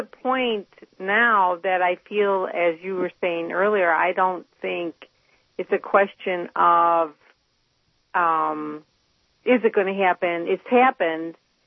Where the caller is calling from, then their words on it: Chicago, Illinois, United States; It's okay, Chicago.